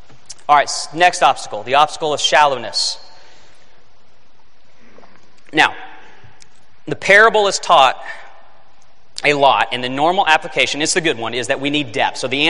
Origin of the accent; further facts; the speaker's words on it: Lexington, Kentucky, United States; this guy came up to me when he found out I was from Lexington, Kentucky.